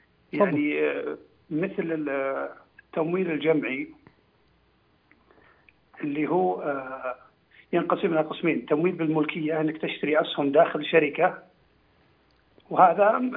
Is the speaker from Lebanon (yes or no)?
no; Saudi Arabia; وبعضهم يقول أنا أشتري مواد غذائية من السوق عندنا في السعودية